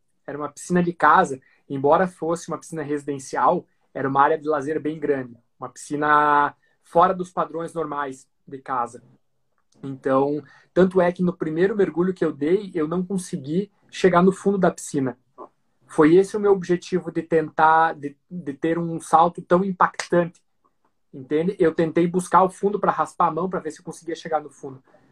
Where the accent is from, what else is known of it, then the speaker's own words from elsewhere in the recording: Joaçaba, Santa Catarina, Brazil; Eu sou de Joaçaba mesmo, tenho 33 anos